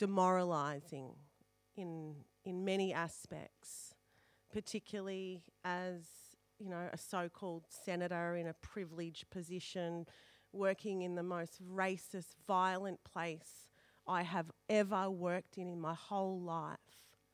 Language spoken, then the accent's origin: English; Collingwood, Victoria, Australia; also born or lived in Fitzroy; I'm from Collingwood, remember? And Fitzroy of old.